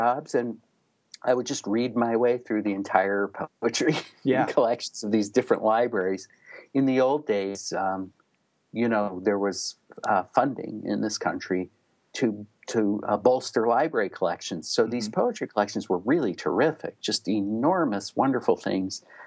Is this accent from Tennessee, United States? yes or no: yes; Memphis, Tennessee, United States; I grew up in Memphis, Tennessee, and there weren't any poets I would have known of there at that time.